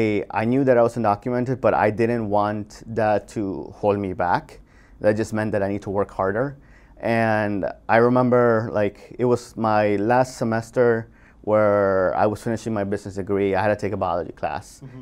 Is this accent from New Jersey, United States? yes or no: yes; New Jersey, United States; also born or lived in Lima, Peru; I was born in Lima, Peru, grew up in New Jersey, and currently I'm a PhD student at Yale studying molecular biochemistry and biophysics.